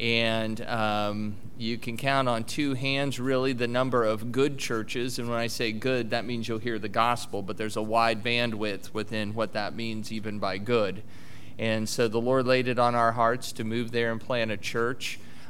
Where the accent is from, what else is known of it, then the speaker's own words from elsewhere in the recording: Lincoln, Nebraska, United States; also born or lived in Ohio / Greenville; And then we moved from there to Lincoln, Nebraska, which is my hometown. We were there for 7 years.